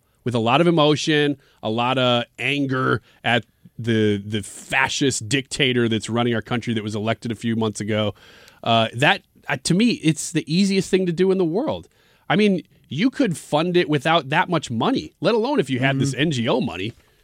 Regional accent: Illinois, United States; Mizzou's definitely one of those. I mean, I'm from Illinois.

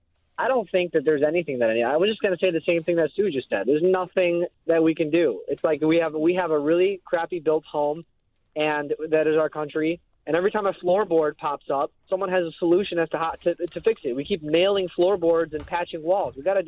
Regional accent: Northern Greece, Greece; now in Chicago, United States; In North Greece

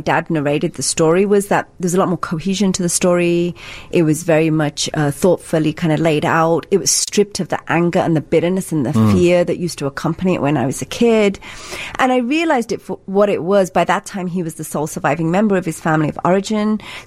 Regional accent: England, United Kingdom; I was raised in England, thousands of miles away, didn't have much to do with India, no connection to my ancestors because they were dead

